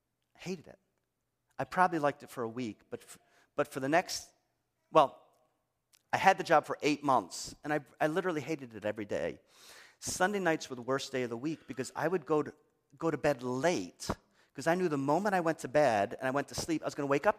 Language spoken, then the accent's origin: English; Detroit, Michigan, United States; I was raised in Detroit. You were raised in Ann Arbor.